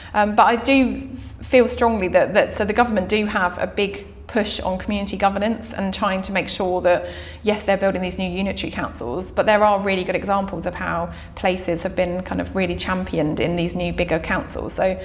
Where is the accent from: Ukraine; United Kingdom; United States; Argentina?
United Kingdom; Worthing, South East England; I grew up in Worthing, and I've got three children living in Worthing as well.